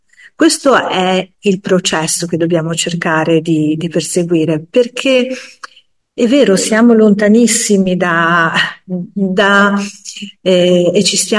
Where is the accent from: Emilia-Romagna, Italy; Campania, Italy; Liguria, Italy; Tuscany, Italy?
Liguria, Italy; io sono ligure